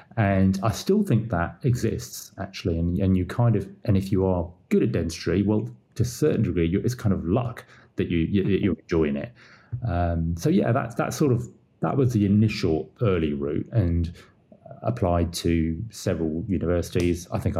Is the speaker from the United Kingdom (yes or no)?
yes; Worcester, West Midlands, United Kingdom; we basically grew up in Worcester, near somewhere in Malvern, somewhere like that, the Malvern Hills or something.